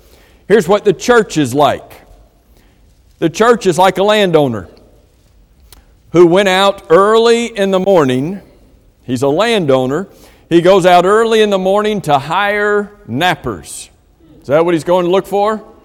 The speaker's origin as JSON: {"language": "English", "region": "Florida", "country": "United States", "tie": "born or raised there", "said": "We don't have vineyards down here. I grew up in South Florida. I didn't have a clue what a vineyard was."}